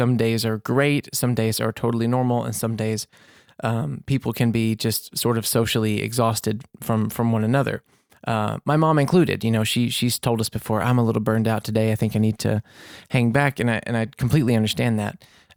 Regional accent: Mississippi, United States; born there; also born or lived in Louisiana; Like, I was born in Mississippi there, and we lived in Louisiana for a long time.

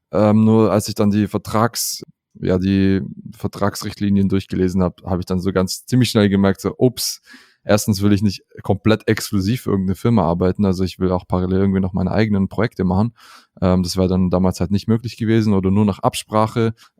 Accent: Southern Germany, Germany; born there

